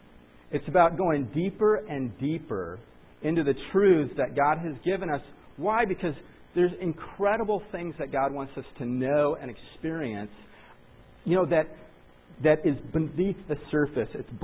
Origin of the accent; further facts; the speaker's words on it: California, United States; You know, and I came from Southern California where literally, I was swimming with sharks.